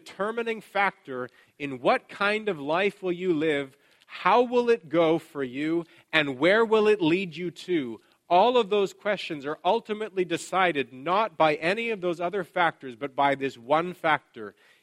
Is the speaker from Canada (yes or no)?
yes; Canada; I'm a Canadian, I got to be careful saying this